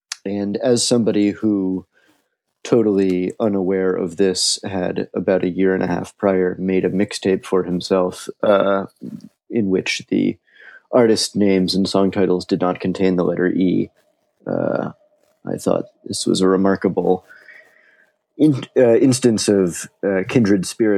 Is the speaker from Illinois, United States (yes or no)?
yes; Chicago, Illinois, United States; Well, let's see. I am from Chicago.